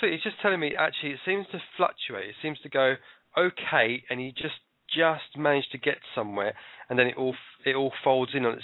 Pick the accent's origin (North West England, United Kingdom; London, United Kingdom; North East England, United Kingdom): London, United Kingdom; obviously I was raised in London